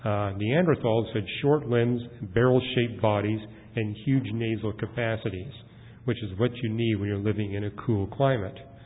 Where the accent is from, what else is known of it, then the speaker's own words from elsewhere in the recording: Canada; I'm from Canada. I've been in places where you had to wear special parkas